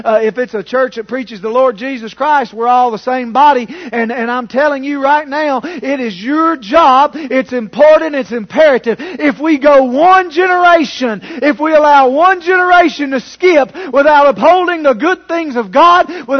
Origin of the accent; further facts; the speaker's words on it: Kentucky, United States; I grew up in Letcher County in eastern Kentucky.